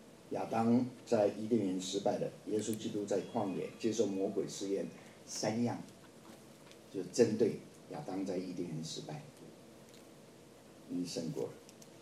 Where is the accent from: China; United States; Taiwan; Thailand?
China; 我们中国人取名字也有什么